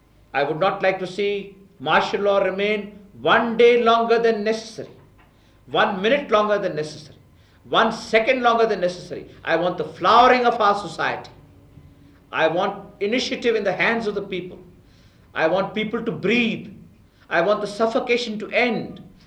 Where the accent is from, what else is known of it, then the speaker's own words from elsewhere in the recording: Pakistan; I speak to you today not only as a Pakistani but as a Musliman